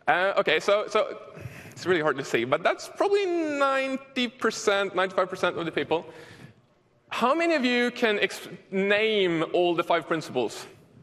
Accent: Sweden; English is a second language; Yes, I am from Sweden, so if you don't understand what I'm saying, tough.

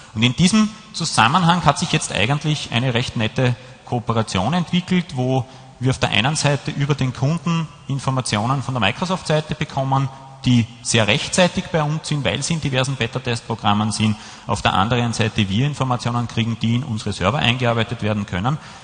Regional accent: Austria; dann schaffen wir es als Österreicher mit langjähriger Firmenzugehörigkeit schon, dass uns die Deutschen auch ein bisschen zuhören.

